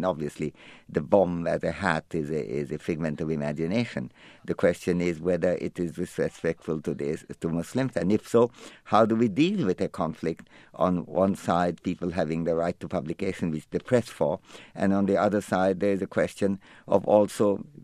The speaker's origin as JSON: {"language": "English", "country": "India", "lives_now": "United States", "said": "I am from India and still remain an Indian citizen or resident here."}